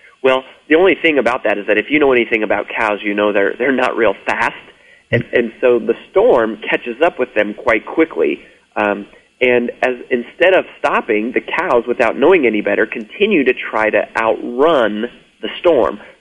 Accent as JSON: {"language": "English", "region": "Colorado", "country": "United States", "tie": "born or raised there", "lives_now": "Nashville, United States", "said": "Yeah, well, I mentioned earlier I grew up in Colorado. I live in Nashville now."}